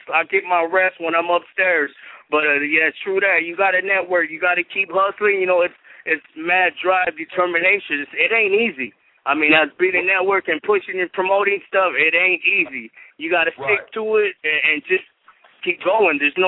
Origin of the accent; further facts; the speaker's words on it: West Coast, United States; You know, I grew up in the West Coast.